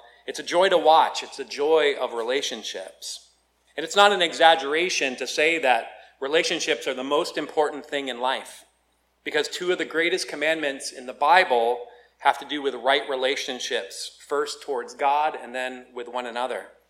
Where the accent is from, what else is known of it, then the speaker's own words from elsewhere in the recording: Bangor, Maine, United States; Well, growing up in Bangor, Maine, we were talking outside. Someone asked where in Maine I was from. I am from Bangor